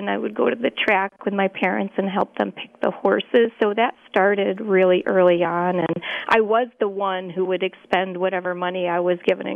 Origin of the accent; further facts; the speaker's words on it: New York, United States; Well, I grew up on the East Coast in central New York, and I got introduced to gambling real early.